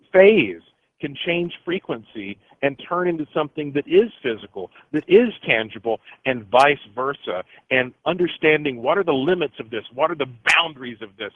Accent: United States; born there; I was born right here in the United States of America. My family on both sides have been here since the 1700s.

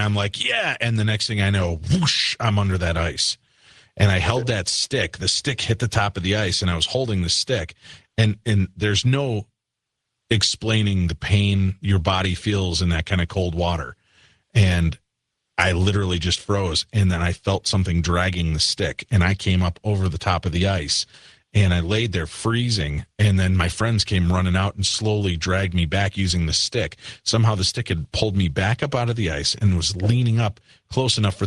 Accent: Illinois, United States; I grew up in Illinois myself, and not too far removed from the winters in Wisconsin.

